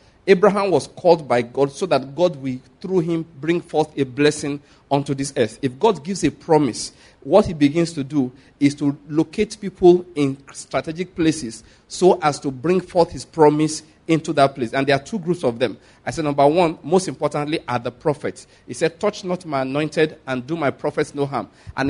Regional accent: Nigeria; I'm always talking about Nigeria because I'm a Nigerian.

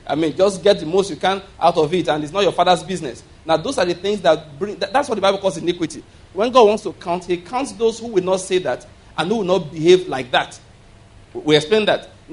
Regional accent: Nigeria; I don't live there, but because I'm a Nigerian, I'm so connected to what is going on there.

